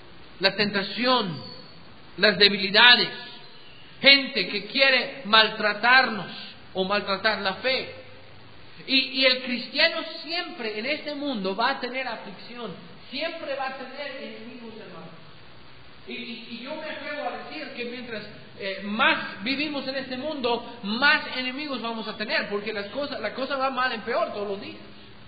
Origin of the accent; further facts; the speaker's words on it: United States; Spanish is a second language; aún ahí en los Estados Unidos, en mi país, hay muchas libertades que poco a poco están siendo amenazadas